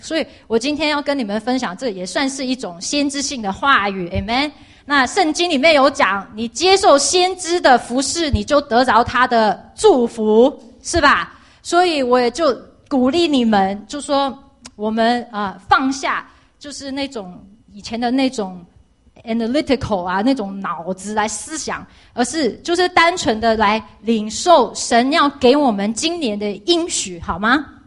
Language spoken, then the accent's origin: Chinese; China; 不是像我们中国人那种每一年啊什么是狗年